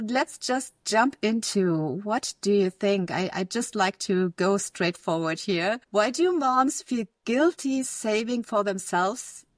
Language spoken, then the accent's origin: English; Germany; if I listen to women here in Germany, I'm from Germany